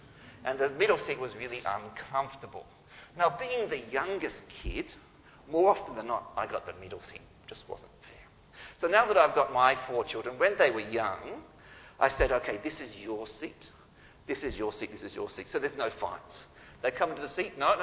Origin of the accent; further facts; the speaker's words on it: Newcastle, New South Wales, Australia; Now, I grew up in Newcastle, and that's in the country